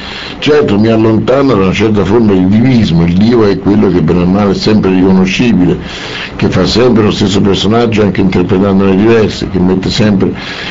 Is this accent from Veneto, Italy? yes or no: no; Rome, Lazio, Italy; Io sono nato a Roma, ho vissuto a Roma, però mia mamma era di romagnola, mio papà era di Civita Castellana, diciamo Alto Lazio, e nessuno di loro parlava vernacolo